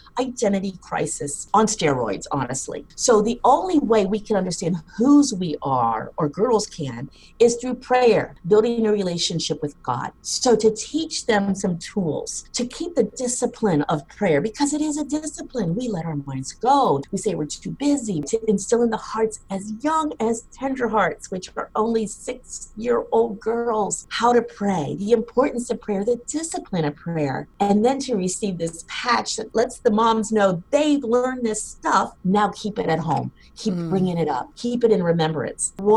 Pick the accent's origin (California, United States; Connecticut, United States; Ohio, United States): Ohio, United States; Cincinnati; I'm really from Cincinnati. I was going into Northern Virginia, Washington, D.C. area, and boy, was that a different world for me.